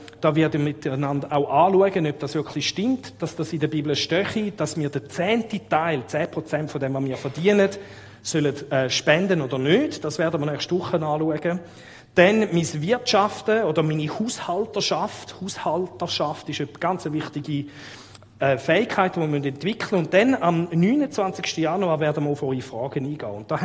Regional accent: Switzerland; Also es ist sehr unanständig, mich als Schweizer zu fragen

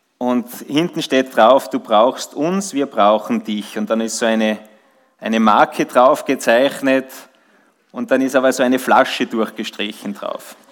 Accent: Schladming, Styria, Austria; in Schladming, in meinem Heimatort. Da bin ich aufgewachsen. Die Eltern haben einen Hotelbetrieb, Kaffeehaus gehabt am Hauptplatz in Schladming. Ich war der einzige Sohn dort

